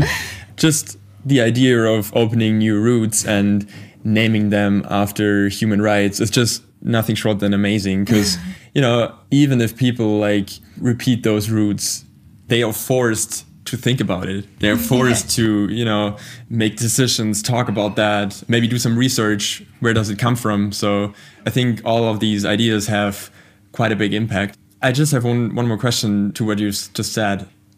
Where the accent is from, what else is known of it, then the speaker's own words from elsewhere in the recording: Germany; English is a second language; being born and raised in Germany, it's crazy to hear.